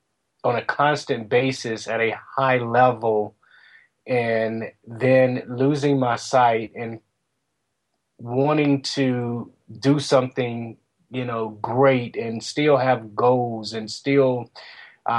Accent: Portsmouth, Virginia, United States; I grew up in Portsmouth, Virginia. I am the oldest of seven children

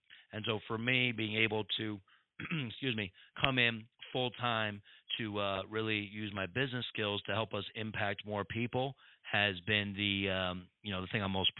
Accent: Ann Arbor, Michigan, United States; I had cancer as a 14-year-old growing up in Ann Arbor, Michigan.

